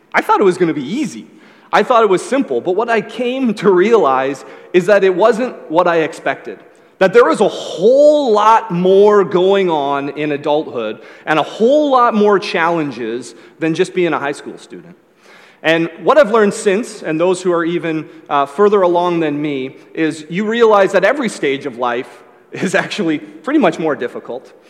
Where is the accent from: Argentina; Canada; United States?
Canada; Newmarket, Ontario; I grew up in Newmarket, 45 minutes north of here.